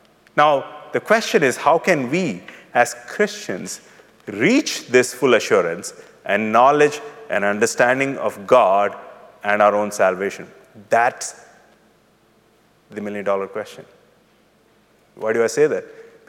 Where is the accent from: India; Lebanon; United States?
India; Because I'm from India